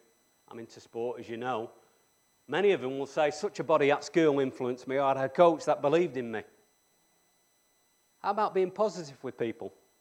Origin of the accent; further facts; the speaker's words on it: United Kingdom; We're British, we don't really know how to react to positive comments